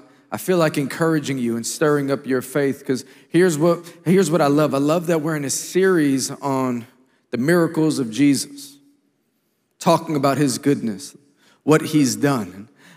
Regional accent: New York City, New York, United States; I come all the way from New York City

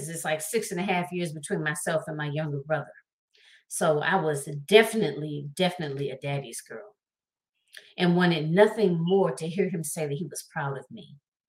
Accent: Michigan, United States; So I was born, or shall I say, I was born and raised in Michigan. I grew up in a two-parent household.

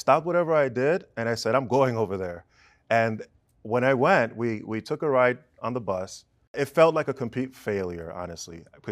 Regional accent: New York City, New York, United States; One, I grew up in Washington Heights, Upper Manhattan, which today is known as the Little Dominican Republic.

